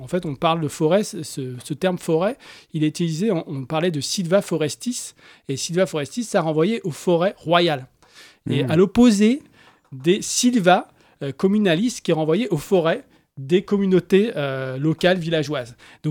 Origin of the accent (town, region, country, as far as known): Paris, Île-de-France, France